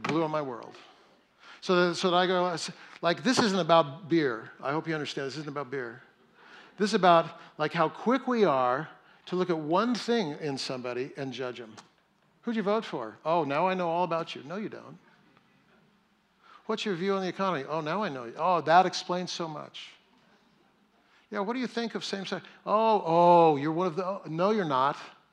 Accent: Fresno, California, United States; now in Germany; I grew up in Fresno, which is very kind of, if you're a Baptist in Fresno, then you don't drink any alcohol ever, right?

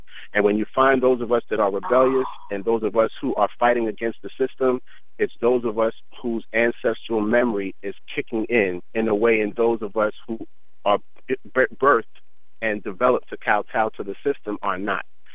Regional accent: Brooklyn, New York, United States; now in New Jersey, United States; I'm from Brooklyn, New York, and I live in Jersey.

